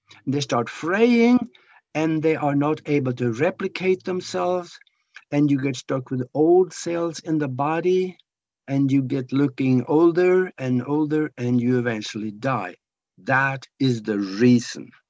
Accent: Norway; I grew up in Norway, so I know a little bit about those guys

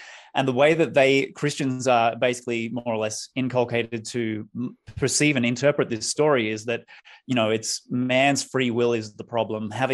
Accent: Sydney, New South Wales, Australia; also born or lived in Melbourne / Perth; We were actually both living in Perth at the time. And I was born and raised in Sydney. I had hopped from Sydney down to Melbourne for a couple of years and then over to Perth, which is Western Australia.

